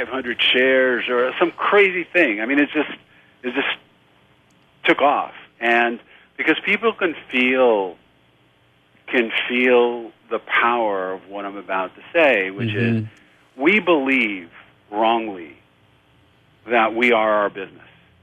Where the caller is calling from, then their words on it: Oakland, California, United States; I am calling from Oakland, California.